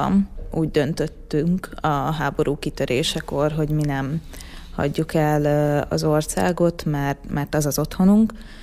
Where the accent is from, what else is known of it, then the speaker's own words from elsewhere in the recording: Chop, Zakarpattia Oblast, Ukraine; Kárpátaljáról származom, egy kisvárosból, a határ mentén Csapról.